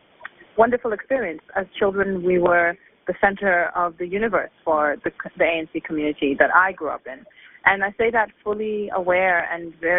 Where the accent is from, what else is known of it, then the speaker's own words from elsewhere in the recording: Lusaka, Lusaka Province, Zambia; So growing up in Lusaka was a wonderful, in many ways beautiful experience, not without its difficulties